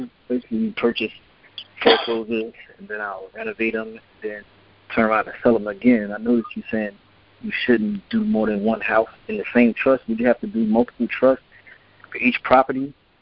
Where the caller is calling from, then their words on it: New Jersey, United States; Yeah, that's my New Jersey area code. I'm calling from New Jersey.